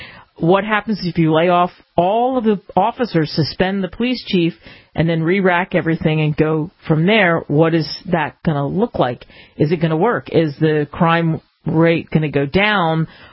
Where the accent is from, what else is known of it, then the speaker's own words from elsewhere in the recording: Cherry Hill, New Jersey, United States; I grew up in Cherry Hill, New Jersey, a stone's throw over Philadelphia's bridge